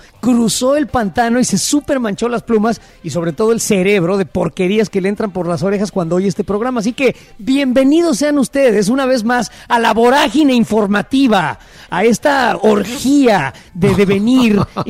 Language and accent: Spanish; Mexico; Me identifico como mexicano.